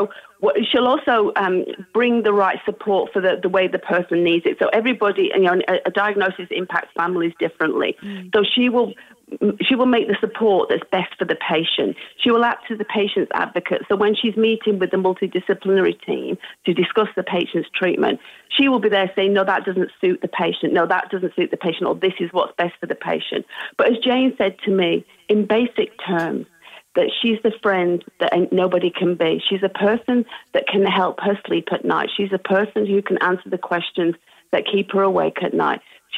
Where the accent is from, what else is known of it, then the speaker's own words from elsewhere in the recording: England, United Kingdom; So we became friends because we're English.